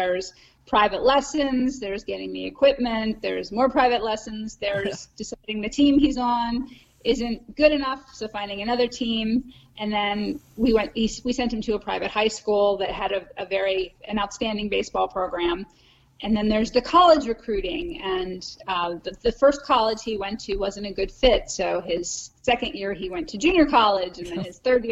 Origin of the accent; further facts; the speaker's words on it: Maryland, United States; Well, as you said, I grew up in Maryland. I went to the University of Maryland, and my first job was in D.C.